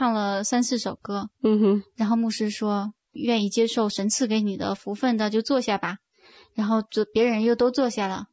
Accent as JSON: {"language": "Chinese", "country": "China", "moved": "yes", "lives_now": "Singapore", "said": "他就问我是不是刚从国内过来。我说是的。"}